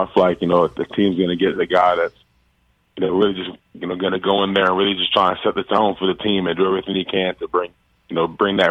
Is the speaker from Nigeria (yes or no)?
yes; Nigeria; Yeah, so I'm Nigerian. Uh-huh. The tribe is Igbo.